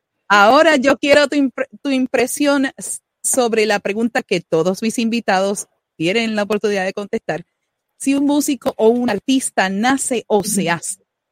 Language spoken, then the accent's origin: Spanish; Puerto Rico; te ibas a esta escuela especializada que todavía en Puerto Rico existen, las escuelas libres de música y escuelas de bellas artes.